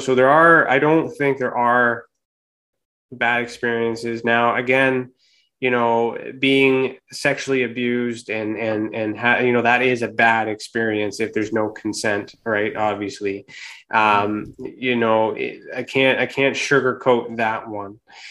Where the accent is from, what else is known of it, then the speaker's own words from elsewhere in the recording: Canada; especially here in Canada. So I'm Canadian.